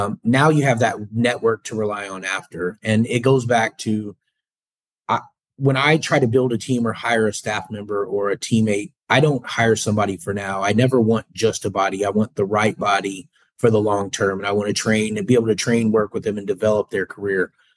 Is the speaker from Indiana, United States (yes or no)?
yes; Indiana, United States; moved away as an adult; now in Florida, United States; I'm from the Southern Indiana market. I came to Florida about 8 years ago.